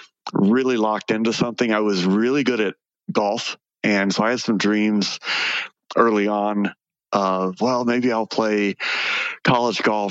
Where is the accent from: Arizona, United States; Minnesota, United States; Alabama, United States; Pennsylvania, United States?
Arizona, United States; Phoenix; I grew up in the West Valley, outskirts of Phoenix, on some horse property, and just had a very simple life.